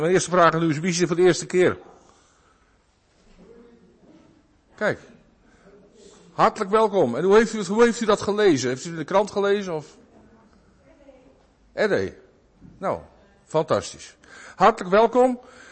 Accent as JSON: {"language": "Dutch", "town": "Urk", "region": "Flevoland", "country": "Netherlands", "said": "En ik kom van Urk, alhoewel ik nu uit Apeldoorn kwam aangereden."}